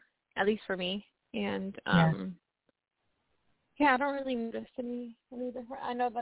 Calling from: Washington, United States

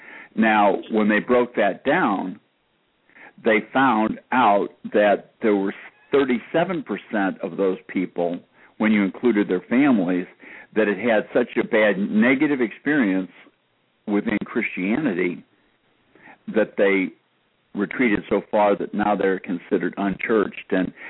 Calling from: Atlanta, Georgia, United States; I'm calling from Atlanta.

